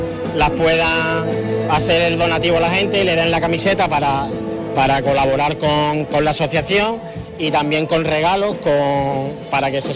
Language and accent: Spanish; Huelva, Andalusia, Spain; somos de Huelva